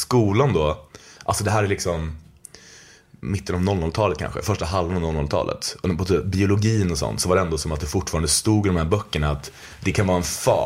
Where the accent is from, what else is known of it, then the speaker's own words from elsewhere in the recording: Linköping, Östergötland, Sweden; jag är uppvuxen då utanför Linköping